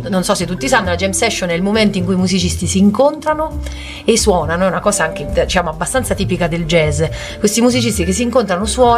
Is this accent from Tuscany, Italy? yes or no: no; Gubbio, Umbria, Italy; siamo cubini, siamo di Gubbio.